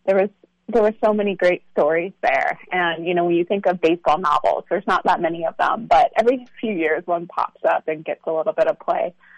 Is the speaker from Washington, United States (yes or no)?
yes; Seattle, Washington, United States; So I am a lifelong Mariners fan. I grew up in Seattle